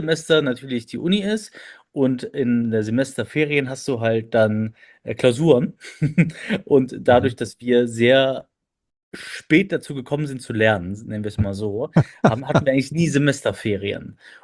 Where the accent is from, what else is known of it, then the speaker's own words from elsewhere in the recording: Köln, North Rhine-Westphalia, Germany; now in Aachen, Germany; ich bin eine Kölsche Jung, aus Köln gebürtig, dann nach Aachen gezogen für mein Studium an der RWTH Aachen, Wirtschaftsingenieur und Maschinenbau studiert